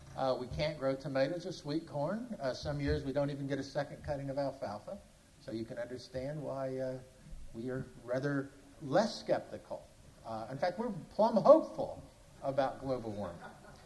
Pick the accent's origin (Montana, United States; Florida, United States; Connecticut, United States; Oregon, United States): Montana, United States; Bozeman; I come from Bozeman, Montana. I live there by choice.